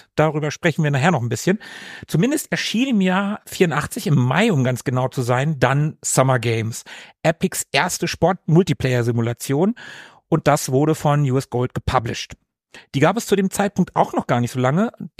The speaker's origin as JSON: {"language": "German", "country": "Germany", "said": "Wir als Deutsche"}